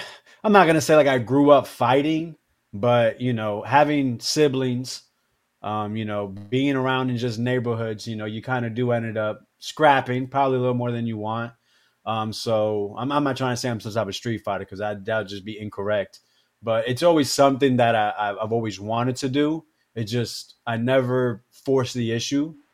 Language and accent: English; Florida, United States; also born or lived in New Jersey; And also then I was born in Jersey. My parents split up when I was young, moved to Florida